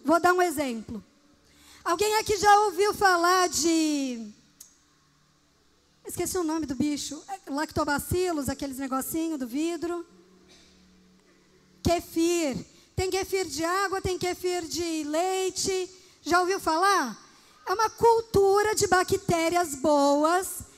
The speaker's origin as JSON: {"language": "Portuguese", "region": "São Paulo", "country": "Brazil", "said": "Porque é um cardápio paulista. É de onde eu vim, da minha cultura. Mas eu não me fechei para a cultura mineira."}